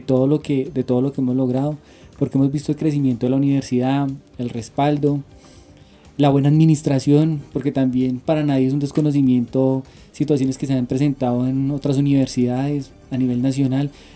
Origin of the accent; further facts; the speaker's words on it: Bogotá, Colombia; born there; Yo nací aquí en Bogotá.